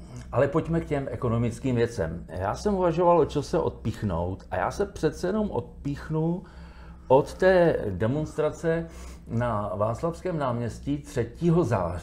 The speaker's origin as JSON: {"language": "Czech", "town": "Hradec Králové", "region": "Hradec Králové Region", "country": "Czechia", "said": "A já jsem z Hradce Králové."}